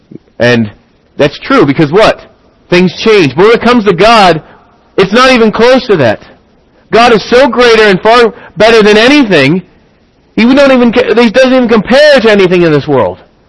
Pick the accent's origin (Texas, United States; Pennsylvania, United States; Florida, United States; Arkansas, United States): Pennsylvania, United States; Philadelphia; growing up in the Philadelphia area, we didn't have too many winning teams